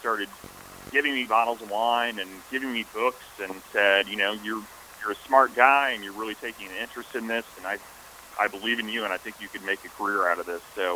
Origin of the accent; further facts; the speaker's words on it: Missouri, United States; I'm from Missouri, which many people don't know, actually contains the first American viticultural zone in St. James, but not a state highly renowned for wine. Growing up, my stepfather's family lived in Herman, Missouri